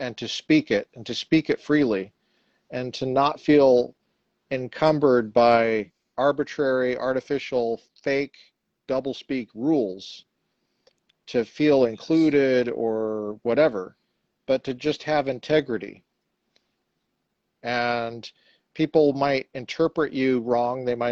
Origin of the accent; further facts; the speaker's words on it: Colorado, United States; the lady from my home state of Colorado just got her concealed carry license in DC.